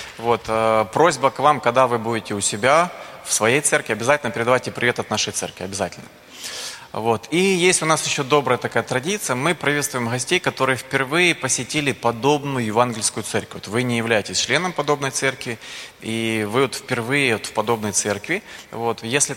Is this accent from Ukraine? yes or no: yes; Kherson, Kherson Oblast, Ukraine; когда узнавали, что я из Херсона